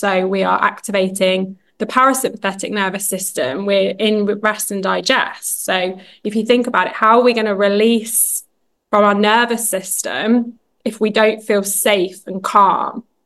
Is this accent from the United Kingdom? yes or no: yes; United Kingdom; now in Texas, United States; I'm a Brit living in Texas, going through divorce. Obviously, I'm not from here.